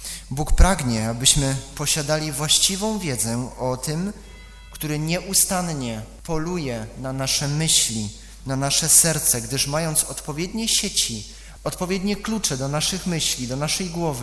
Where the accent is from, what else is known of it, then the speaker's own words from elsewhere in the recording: Silesian Voivodeship, Poland; Sam przecież pochodzę z tego kościoła, dodatkowo jeszcze ze Śląska Cieszyńskiego, w którym o tych sprawach zupełnie się nie mówiło.